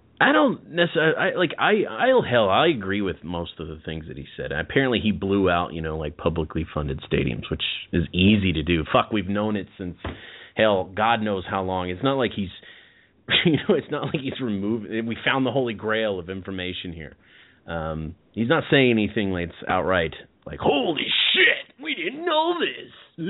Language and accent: English; United States; overseas, do they listen to us more because we're American?